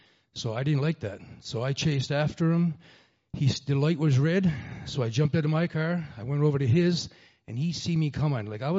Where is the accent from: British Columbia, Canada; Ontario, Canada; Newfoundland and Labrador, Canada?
Newfoundland and Labrador, Canada; Stephenville; I'm from Newfoundland. … The beautiful town on the west coast of the island called Stephenville.